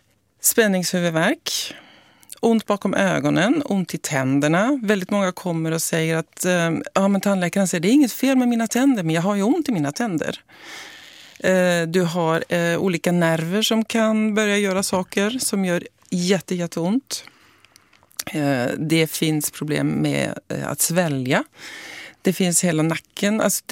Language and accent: Swedish; Norway; det är skillnad på Norge och Sverige för jag är norsk.